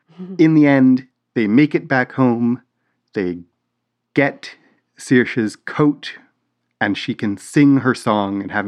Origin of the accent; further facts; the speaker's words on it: Canada; especially for a North American viewer, we're Canadian.